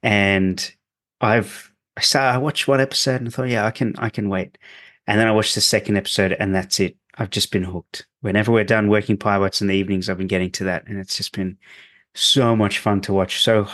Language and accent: English; United States; accent: American; That's my American accent.